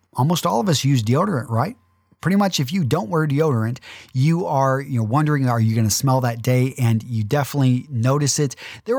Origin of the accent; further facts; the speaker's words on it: Texas, United States; I grew up in West Texas where high school football was big